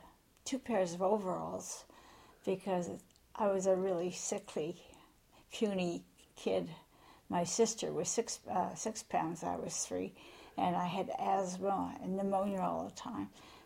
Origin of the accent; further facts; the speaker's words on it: Port Arthur, Ontario, Canada; I was born in Port Arthur then, and the old General Hospital, with a twin sister.